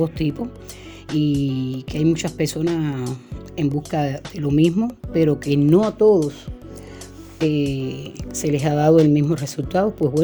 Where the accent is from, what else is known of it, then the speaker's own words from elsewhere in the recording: Havana, Cuba; tengo 61 años de edad, soy natural de Ciudad de La Habana, Cuba, actualmente vivo en el municipio de Guanabacoa y quería contar que estoy iniciada hace muchos años en la regla de Ocha, lo que es la religión yoruba.